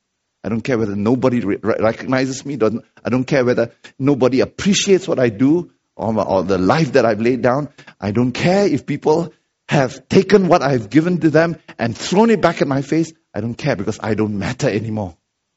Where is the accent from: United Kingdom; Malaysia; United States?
Malaysia; Now, I'm a Malaysian who's extremely timid.